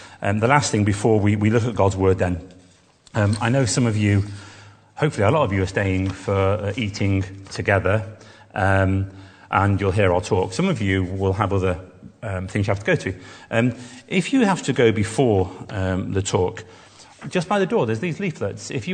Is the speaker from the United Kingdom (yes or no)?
yes; Sandbach, North West England, United Kingdom; We're from Sandbach, which is Junction 17. On the M6, which is often mentioned on the radio because people crash their cars there quite often.